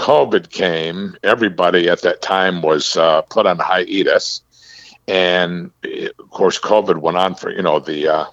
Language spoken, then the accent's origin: English; Ballston Spa, New York, United States; In fact, the tower is in Ballston Spa, New York. I said, where? That's my hometown.